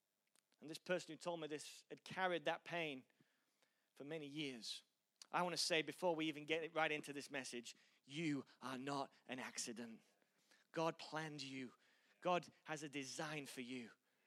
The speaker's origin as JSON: {"language": "English", "region": "Yorkshire and the Humber", "country": "United Kingdom", "accent": "Yorkshire American", "said": "in my incredible accent, which is so messed up, no one even knows where it's from. Some stupid Yorkshire American twang, whatever it is."}